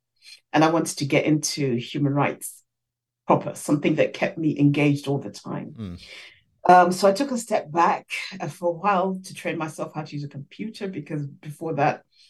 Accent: Malawi; born there; Well, many moons ago, I was born in Malawi.

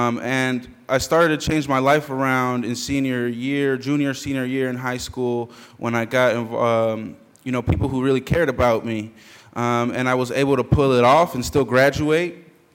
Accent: Oakland, California, United States; I was raised in San Francisco in East Oakland by two immigrant parents from El Salvador and Guatemala

